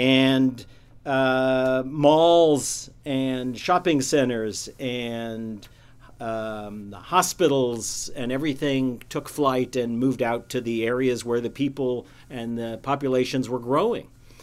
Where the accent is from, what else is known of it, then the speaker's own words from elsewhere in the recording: Evansville, Indiana, United States; Certainly in my lifetime, growing up in Evansville, those many years ago, downtown was the center of retail and banking and professional activity in the city at the time.